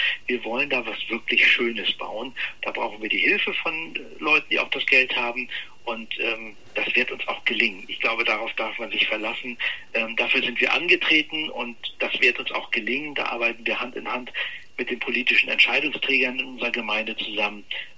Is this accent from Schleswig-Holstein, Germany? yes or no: yes; Schleswig-Holstein, Germany; born there; also born or lived in Hamburg; Ich bin in Schleswig-Holstein geboren, habe dann zwar fast 25 Jahre in Hamburg gelebt und bin dann irgendwann wieder zurück nach Schleswig-Holstein und ich bin leidenschaftlicher Schleswig-Holsteiner.